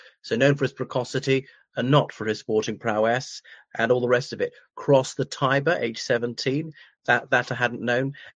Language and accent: English; Ireland; o everyone … from Ireland.